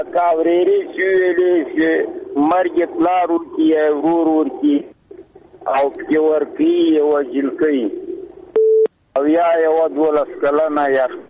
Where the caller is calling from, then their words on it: Paktia, Afghanistan; زه د پکتیا دی ولایت … یو کام سنگیره